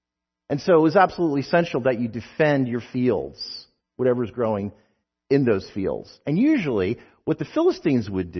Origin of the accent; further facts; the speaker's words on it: New Jersey, United States; You know, I'm from New Jersey. We didn't have Dr. Pepper there until just a few years ago.